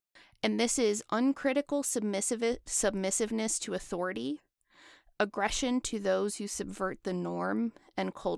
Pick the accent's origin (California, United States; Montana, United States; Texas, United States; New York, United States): Texas, United States; Yeah, so growing up in Texas, when I went vegan